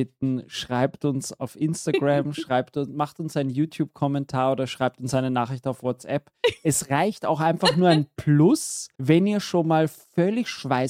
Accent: Austria; Ich glaube, bei uns in Österreich sind es 80%, die du schaffen musst und ich war so auf 81%.

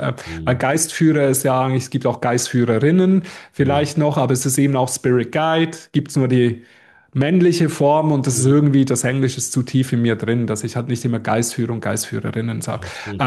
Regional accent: Switzerland; ich bin Schweizer

